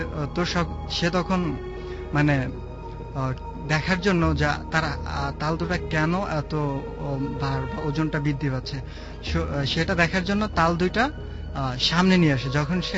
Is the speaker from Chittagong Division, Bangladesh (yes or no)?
no; Dhanmondi, Dhaka Division, Bangladesh; ধানমন্ডি থেকে এসেছি